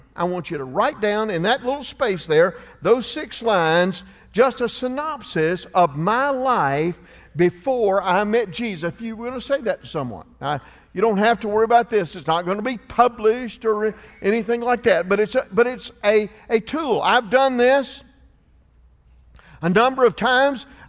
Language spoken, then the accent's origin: English; Atlanta, Georgia, United States; I grew up in Atlanta, Georgia. I had one younger sister, and we had a very stable home.